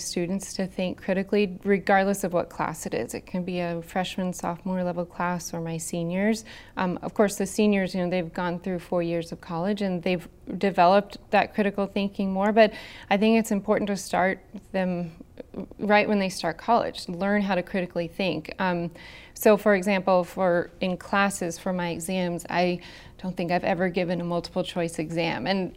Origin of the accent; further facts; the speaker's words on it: Austin, Texas, United States; also born or lived in California; I'm from Texas, so I grew up in was born in South Texas and then grew up in Austin. Went through high school in Austin.